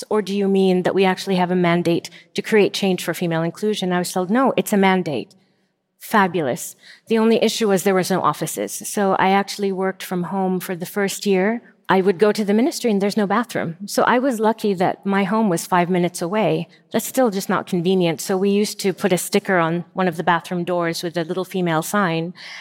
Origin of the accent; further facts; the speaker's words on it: United States; moved away as an adult; now in Saudi Arabia; I grew up in the States. I arrived in the States, I was 7 years old and 30 with two children when I went home.